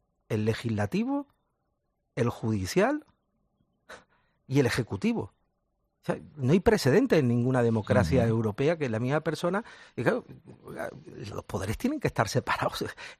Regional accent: Andalusia, Spain; yo como andaluz, desde luego, claro que lo apoyo

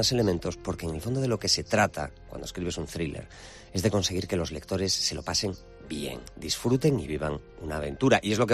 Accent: Galicia, Spain; Evidentemente … no voy a engañar a nadie, ¿no? Soy muy gallego, he nacido, he crecido, vivo aquí

